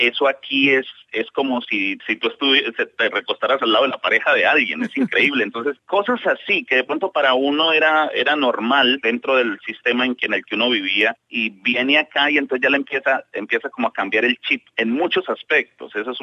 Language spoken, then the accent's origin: Spanish; Cartago, Valle del Cauca, Colombia; now in Australia; Yo vengo de una ciudad que se llama Cartago, Colombia. Entonces mi familia está entre una ciudad que se llama Pereira y la otra se llama Cartago.